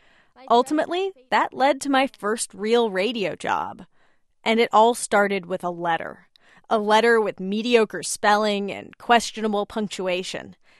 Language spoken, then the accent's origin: English; Hanford, California, United States; I was one of those kids raised on whole wheat spaghetti and NPR every day in the car, but especially on weekends, when we drove the hour from the relatively small town of Hanford, Calif